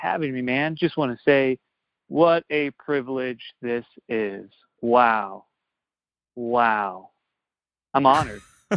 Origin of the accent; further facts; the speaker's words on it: Florida, United States; now in Bentonville, United States; So born and raised in Florida and started kids ministry when I was about 14 or 15, because that was the cool thing to do.